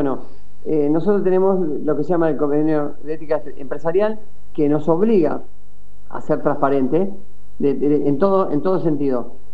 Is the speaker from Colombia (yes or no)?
no; Argentina; Que nos preguntemos si nosotros como argentinos podemos hacer algo diferente.